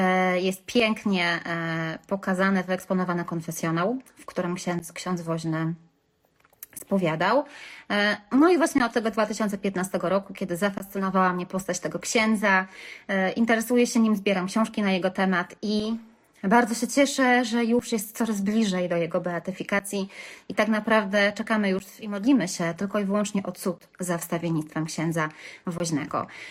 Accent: Kalisz, Greater Poland Voivodeship, Poland; moje rodzinne strony, Kalisz

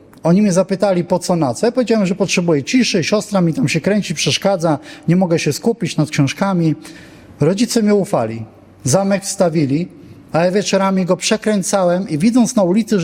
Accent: Legnica, Lower Silesian Voivodeship, Poland; urodziłem, wychowałem się w Legnicy, jest to stary gród piastowski na Dolnym Śląsku.

